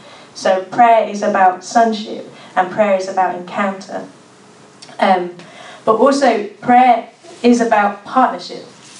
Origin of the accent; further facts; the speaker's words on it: Caulfield, Victoria, Australia; Where I'm from is like white middle class suburbia. I'm from St Caulfield. Do you know St Caulfield? Yeah, that's where I'm from.